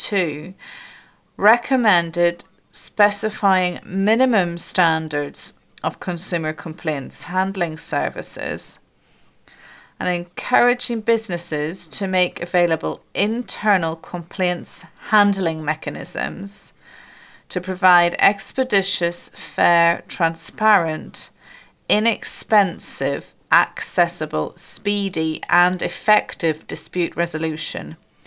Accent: Thailand; Doctor, I'm from Thailand.

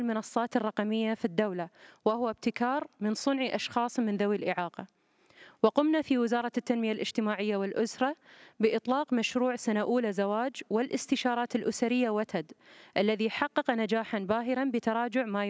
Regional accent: Qatar; حرصت بلادي قطر

